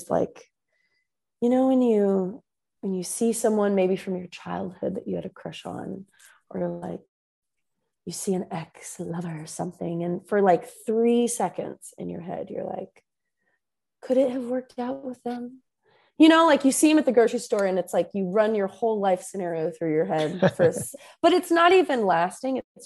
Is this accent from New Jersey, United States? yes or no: no; Portland, Oregon, United States; Especially, I mean, growing up in Portland and then moving to the South, you know